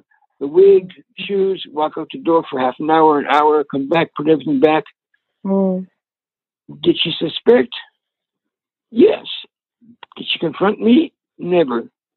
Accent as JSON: {"language": "English", "town": "Toronto", "region": "Ontario", "country": "Canada", "tie": "born or raised there", "said": "growing up in Toronto because it's the 50s and 60s."}